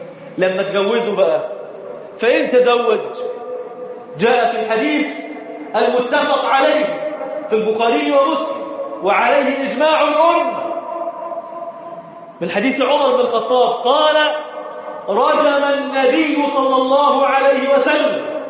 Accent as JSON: {"language": "Arabic", "country": "Egypt", "said": "عندنا في مصر في قانوننا المصري الزاني والزانية عقوبة ايه؟"}